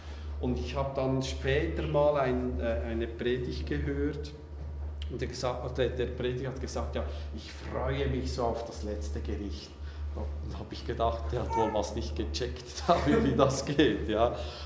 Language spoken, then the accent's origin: German; Switzerland; Wir sind Schweizer, weil wir unter dem gleichen Gesetz leben. Weil wir die Bedingungen erfüllen, die es braucht, um Schweizer zu sein. Weil wir hier geboren sind oder weil wir uns eingebürgert haben